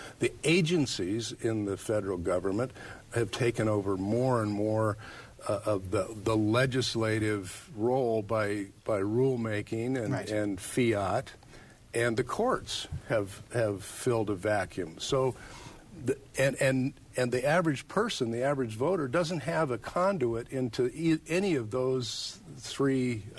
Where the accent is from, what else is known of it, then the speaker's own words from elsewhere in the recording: United States; There was more trust as a kid in the 1950s growing up in America.